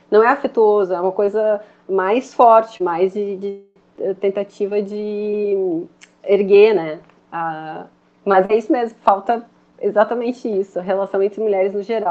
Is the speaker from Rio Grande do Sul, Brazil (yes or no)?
yes; Farroupilha, Rio Grande do Sul, Brazil; born there; also born or lived in Porto Alegre; Eu sou nascida no interior, eu sou nascida em Farroupilha, mas fui para Porto Alegre fazer faculdade e fiquei, enfim, até agora que me mudei, né?